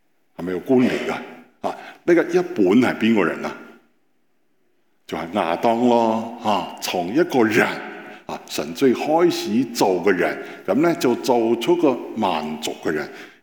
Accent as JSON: {"language": "Cantonese", "region": "Beijing", "country": "China", "second_language": "Cantonese", "said": "咁我系北京人，我哋两个咧就真系有唔同嘅文化啦。咁我要学佢讲广东话，佢要学我讲普通话。"}